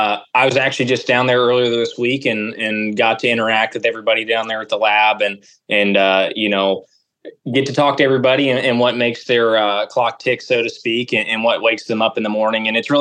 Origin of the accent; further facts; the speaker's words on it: Adamstown, Maryland, United States; I grew up in Adamstown, Maryland, where my family owns and operates Crawford Show Cattle.